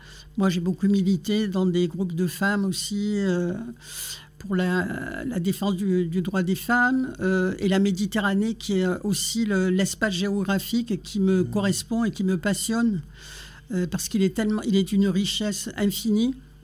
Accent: Marseille, Provence-Alpes-Côte d'Azur, France; Moi je suis marseillaise, ma famille aussi, et je n'ai jamais quitté cette ville que j'aime profondément

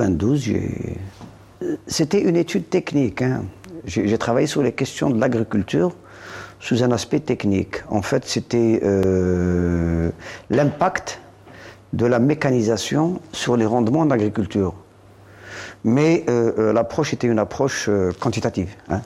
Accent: Constantine, Constantine Province, Algeria; moi, effectivement, je suis originaire de Constantine.

